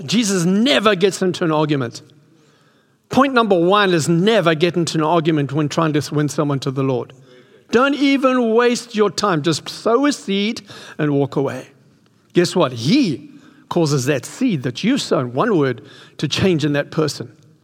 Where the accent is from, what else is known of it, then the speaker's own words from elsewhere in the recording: South Africa; I'm South African and I'm, so just forgive me if I come across harsh, hard or whatever, but that's who we are. So I'm 70